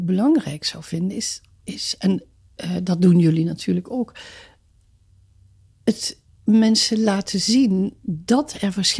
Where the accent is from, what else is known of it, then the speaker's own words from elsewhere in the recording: Netherlands; accent: soft G; first language dialect; Ik ben oorspronkelijk in Zuid-Nederland geboren. Ben opgevoed met een zachte G. Ik ben ook tweetalig opgevoed, dialect sprekend, later Nederlands. Ik ben een enorme dialect fan nog steeds. Ik heb nooit mijn zachte G weggemoffeld.